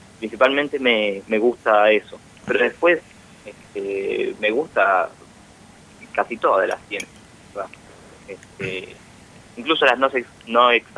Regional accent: Junín de los Andes, Neuquén, Argentina; now in Las Lajas, Argentina; yo soy de Junín, yo nací, me crié en Junín, y ahora me mudé a Las Lajas por trabajo de mi mamá. Nos mudamos acá toda la familia.

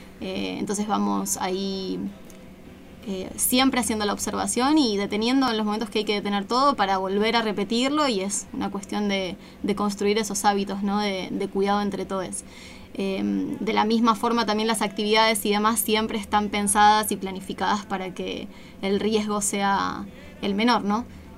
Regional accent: Buenos Aires, Argentina; yo que vengo de Capital Federal

